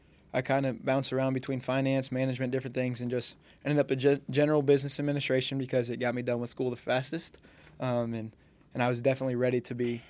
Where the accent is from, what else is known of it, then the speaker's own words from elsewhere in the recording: Springfield, Illinois, United States; I grew up in the Springfield area, west side of Springfield, but went to New Berlin for school.